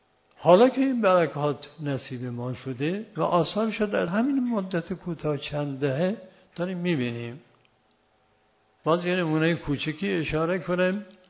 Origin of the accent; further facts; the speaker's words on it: Yazd, Iran; ما در شهر خودمون دارالعباده یزد